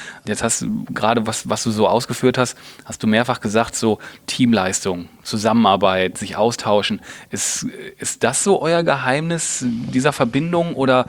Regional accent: North Rhine-Westphalia, Germany; aus dem Ruhrgebiet, ist ja auch meine Heimat

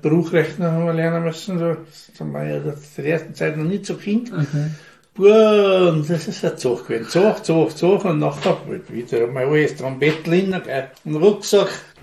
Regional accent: St. Jakob in Haus, Tyrol, Austria; also born or lived in St. Johann; Ich bin am 14. August 1953 geboren in St. Johann. Ja, ich bin der älteste von 8 Kindern und bin aufgewachsen am Hofenberghof St. Jakob

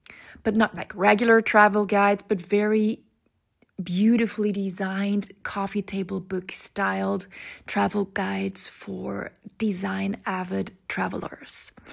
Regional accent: Sweden; English is a second language; and I'm not a German native speaker, since I grew up in Sweden

